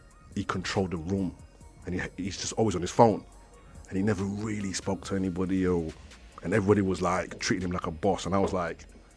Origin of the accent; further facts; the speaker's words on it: London, United Kingdom; Really, I grew up in Meridian.